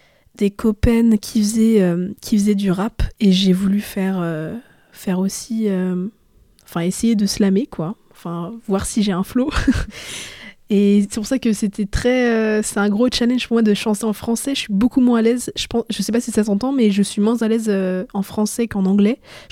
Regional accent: France; C'est ça, comme je suis française, mon entourage est français

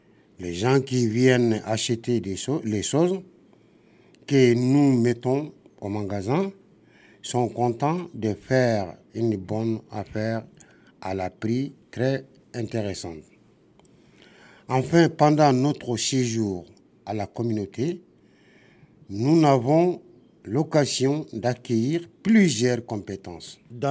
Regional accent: Mali; French is a second language; now in France; je suis malien.

